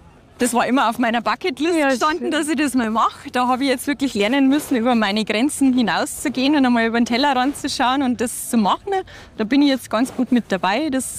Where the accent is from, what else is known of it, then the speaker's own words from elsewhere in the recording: Berlin, Germany; born there; Baujahr 85, geboren in Berlin.